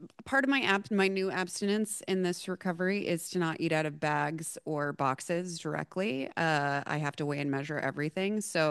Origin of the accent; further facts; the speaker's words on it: California, United States; So it's not, I'm too Californian.